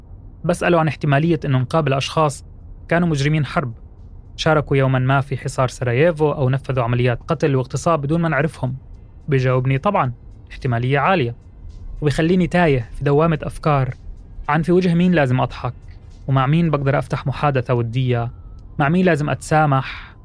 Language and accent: Arabic; Palestine; من فلسطين. فلسطين، أول مرة بشوف حدا فلسطيني